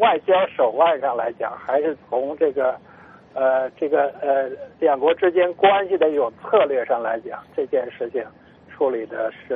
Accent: China; 然后我们中国人现在每天都在说中国梦

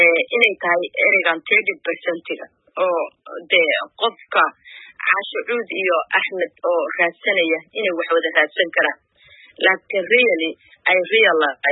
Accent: Garowe, Puntland, Somalia; also born or lived in Mogadishu; Waxaan ku dhashay Muqdisho laakiin waxaan ku barbaaray oo ku koray Puntland Garoowe. Waxaan ahaa diasporadii dadkii soo laabtay

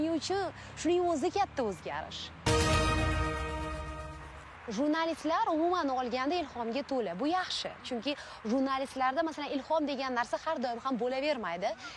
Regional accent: Qoshqirgon, Tashkent Region, Uzbekistan; born or raised there; moved away

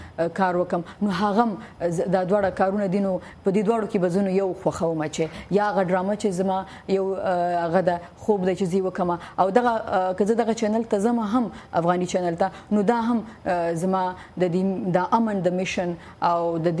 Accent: Pakistan; زه په پاکستان کې پیدا شوم ما غلطه مې تعلیم کړای

